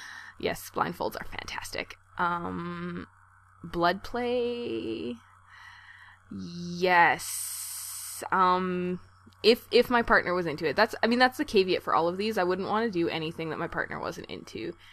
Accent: Canada; Plus, I mean, I'm Canadian

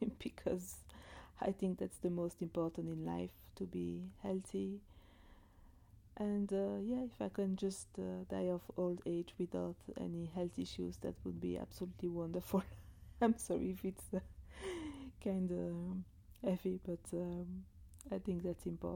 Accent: Australia; I am an Australian and we sometimes do stupid things and elect stupid leaders.

